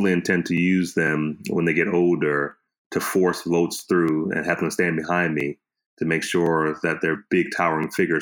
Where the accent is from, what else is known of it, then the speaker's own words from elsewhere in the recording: Harrisburg, Pennsylvania, United States; now in Charlotte, United States; I am originally from the Allegheny East Conference, Harrisburg, Pennsylvania, Hillside Seventh-day Adventist Church, and I graduated from an historic Black Adventist Academy, which is Pine Forge Academy.